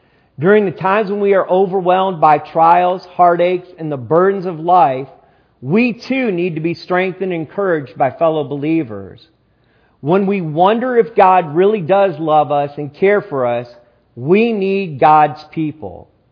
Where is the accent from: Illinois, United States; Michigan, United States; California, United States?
Michigan, United States; Growing up in Michigan, we had our share of heavy snowfalls during the winters.